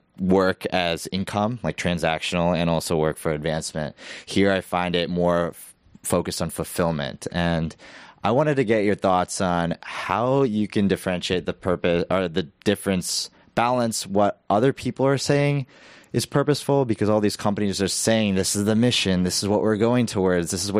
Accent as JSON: {"language": "English", "region": "Midwest", "country": "United States", "said": "I'm originally from the Midwest, and I 7-8 years ago, I went to college at UC Berkeley, and then I have been in the tech industry and here for the last 3 years."}